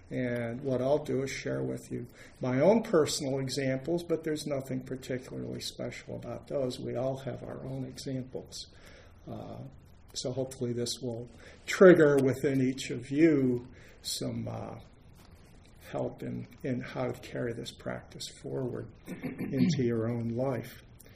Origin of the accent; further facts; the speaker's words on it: Cleveland, Ohio, United States; So I'm from Cleveland.